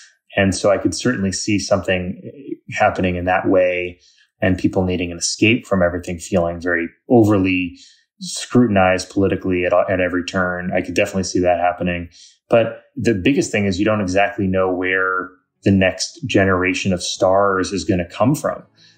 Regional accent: Staten Island, New York, United States; thinking, reflecting back on SNL and growing up in Staten Island.

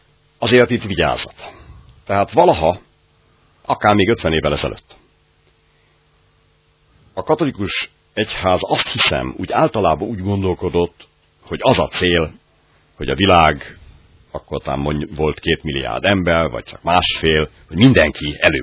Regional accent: Hungary; örülök annak, hogy magyar vagyok

